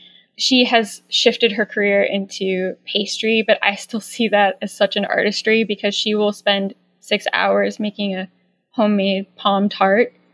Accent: New York, United States; also born or lived in Long Island / Rochester; So I am from New York. I still live in New York. I've sort of straddled between living in Long Island in New York City and also at the complete opposite end of the state in Rochester, New York.

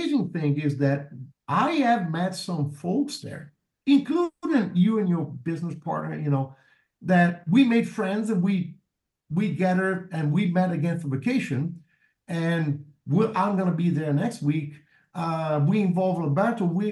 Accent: Poland; English is a second language; I was in Poland, right? I came from Poland.

